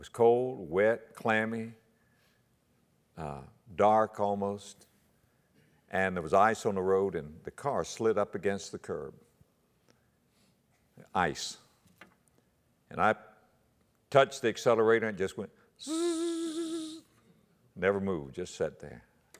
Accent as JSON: {"language": "English", "town": "West Palm Beach", "region": "Florida", "country": "United States", "tie": "born there", "said": "You know, it's green all year round, and I was born in West Palm Beach. My blood's about 75% salt water."}